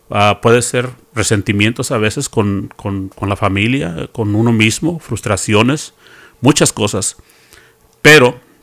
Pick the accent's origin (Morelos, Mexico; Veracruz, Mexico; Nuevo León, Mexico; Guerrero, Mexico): Morelos, Mexico; moved away as an adult; now in United States; yo primero que nada pues vengo del estado de Morelos, en México.